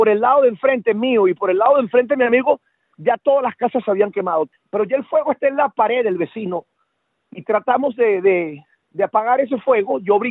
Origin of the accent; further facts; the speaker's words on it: Venezuela; yo soy de Venezuela